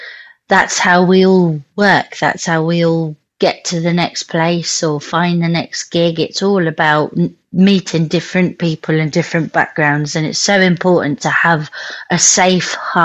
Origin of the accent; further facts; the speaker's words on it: Spain; moved away as an adult; now in Reading, United Kingdom; So I'm from Spain. My parents are British, hence blonde hair and blue eyes. But yeah, I grew up in Spain